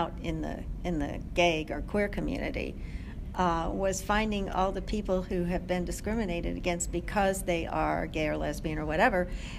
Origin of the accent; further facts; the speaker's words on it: New York City, New York, United States; I came from New York City, so I just was in shock